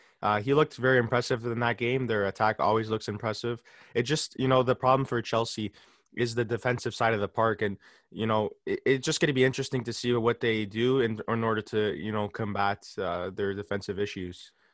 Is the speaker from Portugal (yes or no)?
yes; Portugal; And we'll segue here to Portugal, my home country.